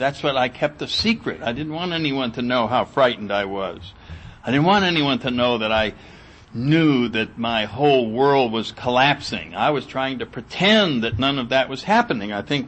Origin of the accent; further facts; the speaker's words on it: New Haven, Connecticut, United States; And I grew up in New Haven, Connecticut, had a very nice upbringing, nice family